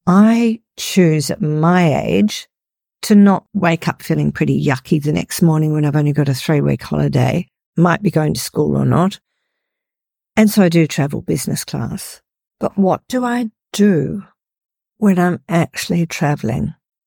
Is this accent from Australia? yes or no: yes; Perth, Western Australia, Australia; I was travelling back from Sydney to Perth, which is my hometown here in Australia